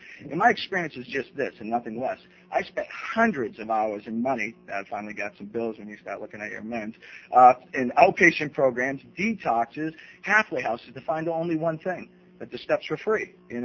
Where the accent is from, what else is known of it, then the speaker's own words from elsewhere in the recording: Portland, Maine, United States; I grew up in Portland. Single mother, on Grant Street, and finally moved to a place where I turned 18 at, 13 years, I lived on Munjoy Hill